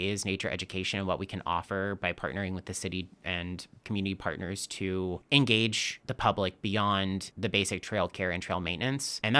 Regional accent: Texas, United States; also born or lived in Dallas / Austin; now in Portland, United States; And I'm originally from Texas, as I said, and I felt immediately, you know, having kind of grown up in Dallas and Austin specifically, I think I immediately fell in love with Portland.

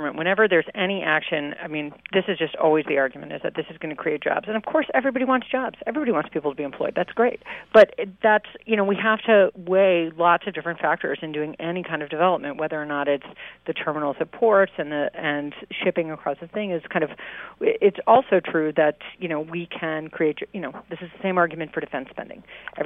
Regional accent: Midwest, United States; also born or lived in West Virginia; I grew up in the Midwest, I've lived in West Virginia

